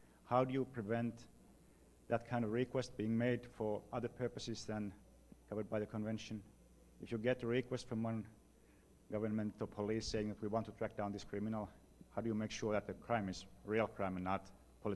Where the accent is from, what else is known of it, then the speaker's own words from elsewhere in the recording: Finland; English is a second language; from Finland